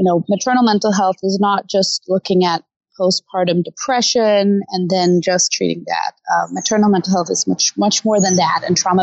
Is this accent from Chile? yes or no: no; Denmark; moved away as an adult; now in Los Angeles, United States; I am from Denmark originally, and did my master's in Denmark